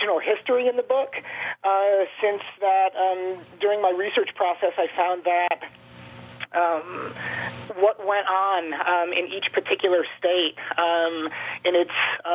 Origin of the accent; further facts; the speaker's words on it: Chicago, Illinois, United States; When he found out I was from Chicago, a city which prizes its own version of the hot dog